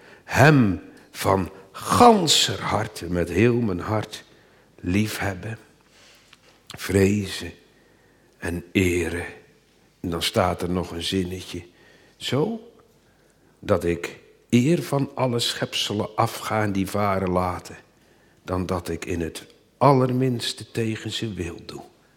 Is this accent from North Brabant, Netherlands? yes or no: no; Borssele, Zeeland, Netherlands; Ik kom van Borselen van vroeger.